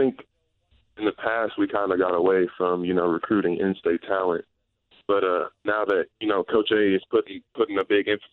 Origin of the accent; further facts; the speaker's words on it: Missouri, United States; You know, growing up in Missouri and looking up to, you know, Missouri players like, you know, Damari Carroll and Kim English and Phil Pressey and Mike Dixon, Steve Moore, all those good guys.